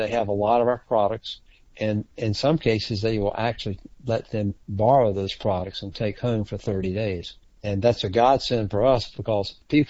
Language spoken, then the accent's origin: English; Fayetteville, North Carolina, United States; also born or lived in Raleigh / Charlotte / Asheville; is a native North Carolinian, born and raised in Fayetteville. I've lived all over the state, Raleigh, Charlotte, and also Asheville.